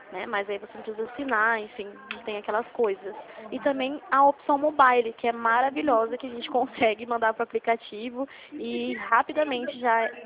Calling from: Limeira, São Paulo, Brazil; como eu sou aqui do interior de São Paulo, né, eu falo aqui de Limeira, São Paulo, não sei se você conhece, a gente fala aqui do centro de Limeira.

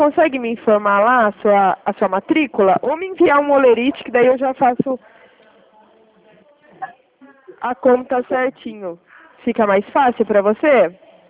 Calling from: Limeira, São Paulo, Brazil; Eu falo da cidade de Limeira.

